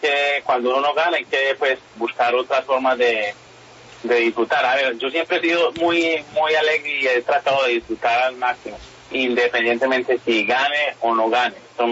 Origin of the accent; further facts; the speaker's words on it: Urrao, Antioquia, Colombia; moved away; also born or lived in Italy; yo salí de Urrao y llegué a Italia. Y en Italia me adoptó una familia